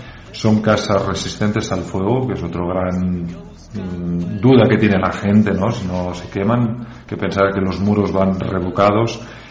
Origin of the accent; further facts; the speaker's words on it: Barcelona, Catalonia, Spain; Yo y mi mujer veníamos de grandes ciudades, yo vengo de Barcelona y ella de Madrid, estábamos bastante cansados de la vida en la gran ciudad.